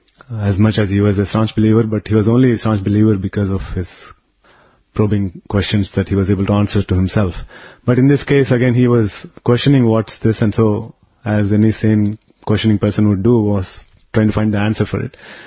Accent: Tirupati, Andhra Pradesh, India; he didn't know I'm from Tirupati, or not that he didn't know I was a Telugu person

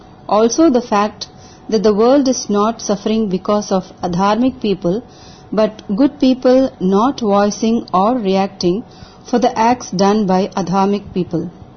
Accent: Chennai, Tamil Nadu, India; … from Chennai.

